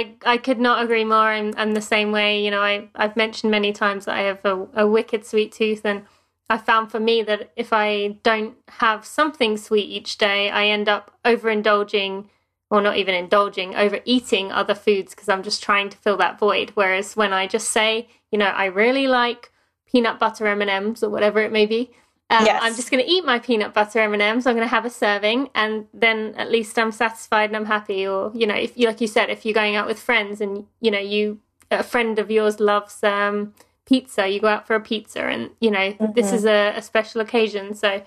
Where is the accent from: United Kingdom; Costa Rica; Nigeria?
United Kingdom; England; now in United States; I'm obviously from England, but I do live in the US.